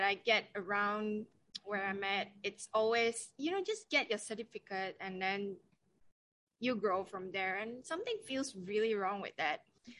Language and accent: English; Malaysia; I'm actually from Malaysia. It's Tuesday morning here.